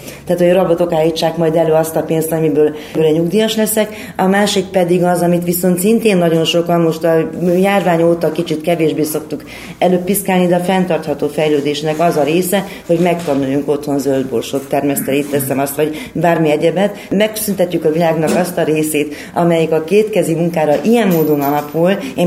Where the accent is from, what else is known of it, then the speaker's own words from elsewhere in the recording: Ózd, Borsod-Abaúj-Zemplén, Hungary; Ózdról jöttem, a hétestől már biztosan hallott az egész ország